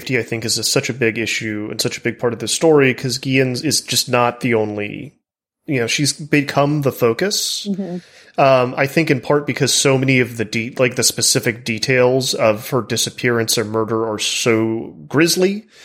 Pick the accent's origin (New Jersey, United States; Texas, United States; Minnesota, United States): Texas, United States; and maybe it's just cause I'm a Texan, that it feels like something about Fort Hood and Killeen is part of like the psychic landscape of Texas, right?